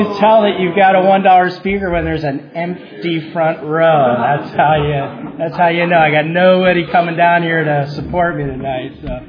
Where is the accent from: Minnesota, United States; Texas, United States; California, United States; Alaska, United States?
California, United States; Newport Beach; also born or lived in Syracuse / Morristown; I grew up in Newport Beach, and I was born in Syracuse, New York, and grew up in New Jersey and Pennsylvania and places like that. Hit California when I was about 12 or 13 years old